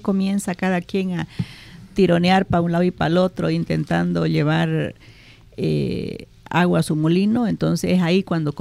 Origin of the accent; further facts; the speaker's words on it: Santa Cruz, Bolivia; nosotros como cruceños tenemos otra idiosincrasia, otra forma de trabajo